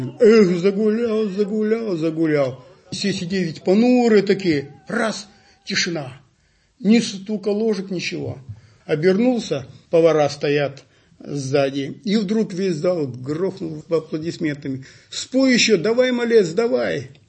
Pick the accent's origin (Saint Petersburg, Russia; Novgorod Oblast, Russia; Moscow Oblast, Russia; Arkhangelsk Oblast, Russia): Arkhangelsk Oblast, Russia; Arkhangelsk; Ну, я сам родом из Архангельска.